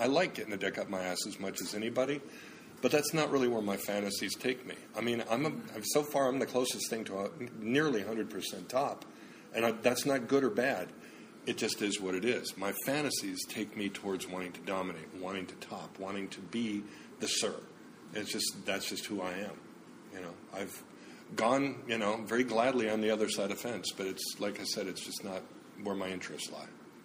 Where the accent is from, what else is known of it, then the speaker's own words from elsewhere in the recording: California, United States; now in San Diego, United States; I grew up in the San Fernando Valley. Yes, I'm a Valley guy. I came here to San Diego for boot camp in 1975.